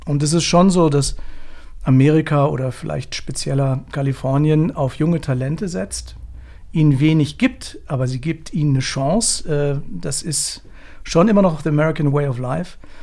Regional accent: Hanover, Lower Saxony, Germany; ich komme aus Hannover

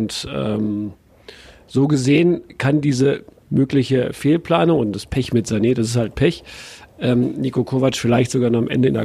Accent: Berlin, Germany; Ja, ich als Berliner freue ich mich natürlich, dass es Union geschafft hat.

